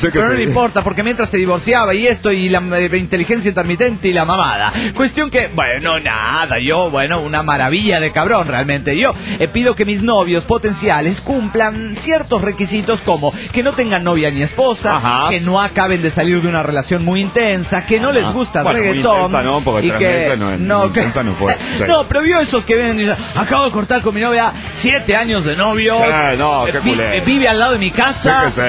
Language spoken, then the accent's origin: Spanish; Mexico City, Mexico; also born or lived in Aguascalientes; now in Toluca, Mexico; Soy hidrochilanga y estoy en Toluca, porque en realidad yo nací en Aguascalientes y luego casi que me crié en el Chilangolandia, en el DF mexicano, y ahora estoy en Toluca y soy la geografía mexicana toda en una.